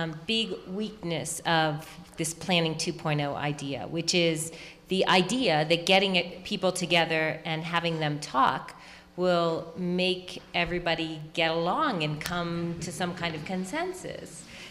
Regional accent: Chicago, Illinois, United States; I do, actually. I'm from Chicago, originally.

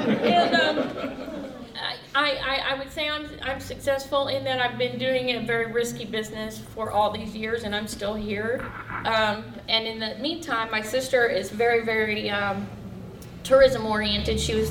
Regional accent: Carterville, United States; We grew up in Carterville, and is very adamant about restoring downtown Carterville.

